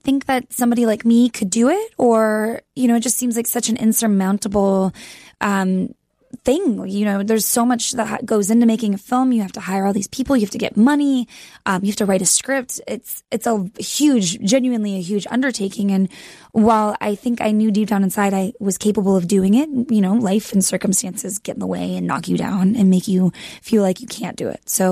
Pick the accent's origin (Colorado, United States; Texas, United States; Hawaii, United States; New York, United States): Texas, United States; I grew up in Texas. I went to college there.